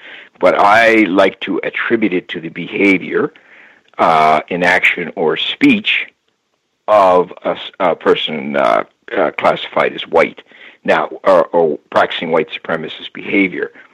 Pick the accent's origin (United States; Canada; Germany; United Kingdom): Canada; Halifax, Nova Scotia; now in Ottawa, Canada; Yes, I am. I'm in Ottawa, Ontario. I'm from Halifax, Nova Scotia, so you were close.